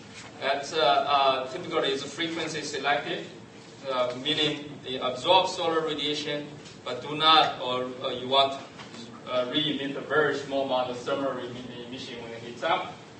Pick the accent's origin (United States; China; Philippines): China; English is a second language; moved away; when I was a kid, I grew up in China and didn't have a chance to take a hot shower. And now when I go back to my parents, they still live in China